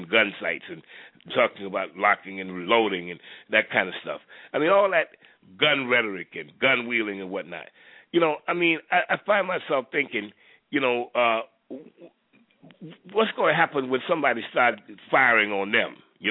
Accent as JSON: {"language": "English", "region": "Florida", "country": "United States", "tie": "born or raised there", "said": "I grew up in Florida. I grew up in a hunting community. Everybody had guns."}